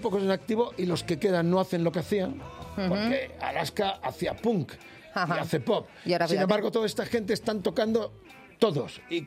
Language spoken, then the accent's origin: Spanish; Madrid, Community of Madrid, Spain; Yo me crié en Ciudad Lineal, la calle General Aranaz.